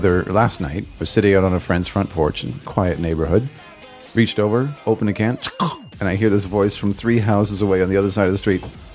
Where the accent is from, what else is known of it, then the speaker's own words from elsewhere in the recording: Canada; I'm too Canadian.